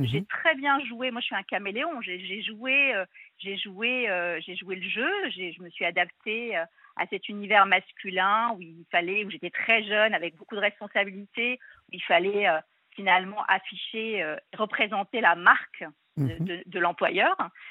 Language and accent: French; Morocco; Moi, j'ai grandi au Maroc.